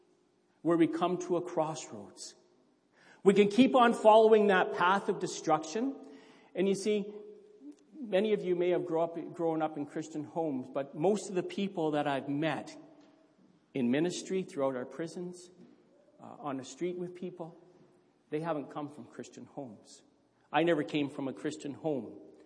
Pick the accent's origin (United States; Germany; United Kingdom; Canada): Canada; Thunder Bay, Ontario; And he moved out west, and I grew up in Thunder Bay.